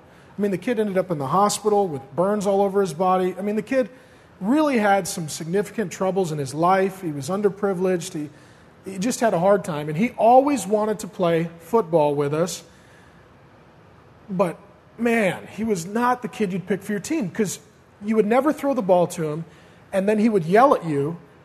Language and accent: English; SeaTac, Washington, United States; I grew up mainly around SeaTac, but before that, when I was real little, we lived in a neighborhood closer to White Center.